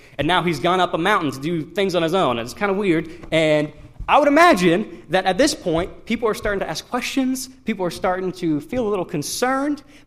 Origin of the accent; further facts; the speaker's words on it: northern Iran, Iran; now in United States; I was born in the Middle East. I was born in central Iran. Traditional Middle Eastern climate where it's very desert-like, it's very dry, it's very hot. And after I was born, my parents moved up to northern Iran